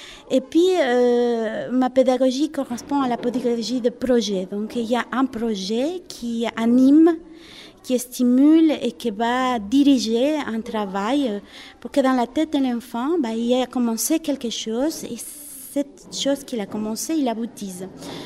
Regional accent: Ecuador; French is a second language; moved away as an adult; now in France; J'ai obtenu mes diplômes d'études musicales, pédagogiques et de chant en Équateur, mon pays d'origine.

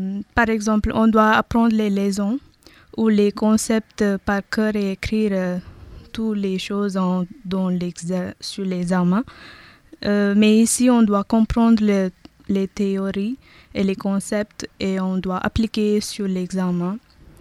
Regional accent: Puducherry, India; now in France; Je viens de l'Inde. En Inde, ma ville natale est à Pondichéry, et c'est au sud de l'Inde.

